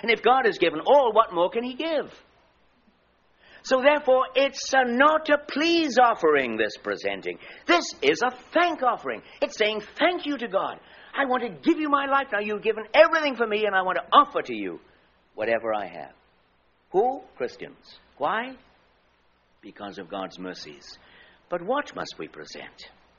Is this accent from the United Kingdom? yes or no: yes; United Kingdom; after all, I'm British, you know, that kind of stiff upper lip and that stoical kind of, keep this stuff to myself.